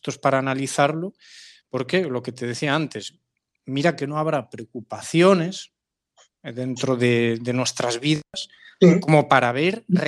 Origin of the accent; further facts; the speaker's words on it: Galicia, Spain; yo soy gallego de pura cepa